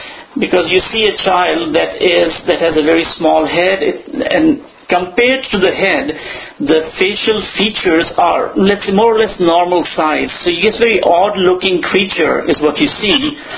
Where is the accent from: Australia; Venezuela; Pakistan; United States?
Pakistan; born there; That is correct. I was born in Pakistan.